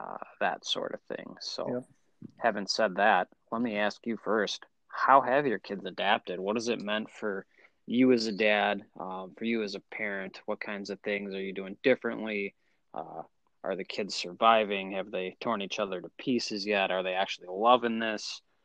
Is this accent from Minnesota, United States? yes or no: yes; Minnesota, United States; For anyone not in Minnesota, too, I guess we should say we're both born and raised in Minnesota